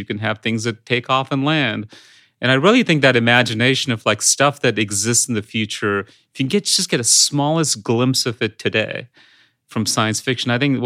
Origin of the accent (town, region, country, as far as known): India; born or raised there; English is a second language